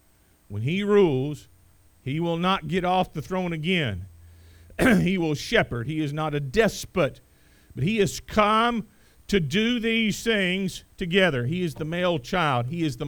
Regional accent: United States; I think I'm just as hardwired as an American that ought to do that.

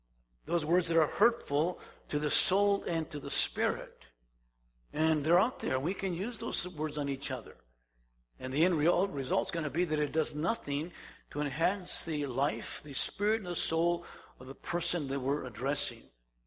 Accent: Calexico, California, United States; I mean, I'm come from Calexico in the month of June. It's 120 degrees outside.

